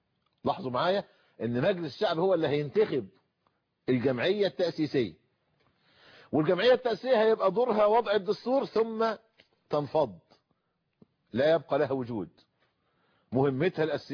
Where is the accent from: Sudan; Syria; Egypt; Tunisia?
Egypt; احنا عمرنا في مصر يا اخواننا من سنة 23 وما قبلها الى اليوم